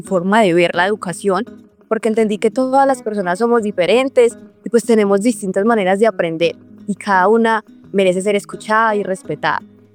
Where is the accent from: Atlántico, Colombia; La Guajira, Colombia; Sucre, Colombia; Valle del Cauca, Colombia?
Valle del Cauca, Colombia; Cartago; Soy de Cartago Valle, un municipio con mucha historia, cultura y personas de mucha calidad.